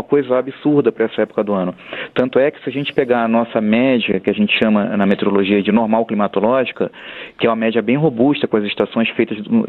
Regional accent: Angra dos Reis, Rio de Janeiro, Brazil; now in Brasília, Brazil; eu vim para Brasília exatamente nesse período, ano passado, e era assim mesmo. Eu vim do Sudeste, Angra dos Reis, né, litoral sul do Rio de Janeiro

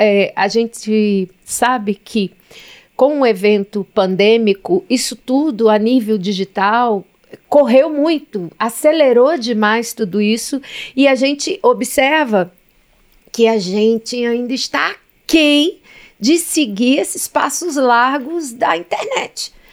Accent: Bahia, Brazil; na região Nordeste, que é a região que eu represento, né, eu sou da Bahia

